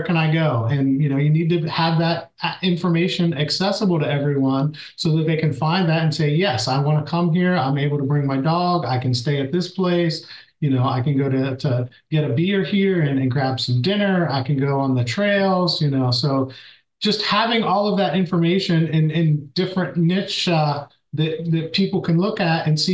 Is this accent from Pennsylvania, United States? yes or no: yes; Berlin, Pennsylvania, United States; Like I grew up in Berlin, a little town in Somerset County, and we have a brewery there called White Horse Brewing.